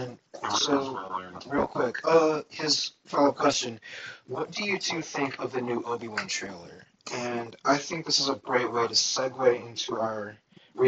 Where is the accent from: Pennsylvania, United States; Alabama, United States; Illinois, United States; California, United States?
Pennsylvania, United States; Philadelphia; but I am from Philadelphia, so I am obligated to be a fan of the Flyers.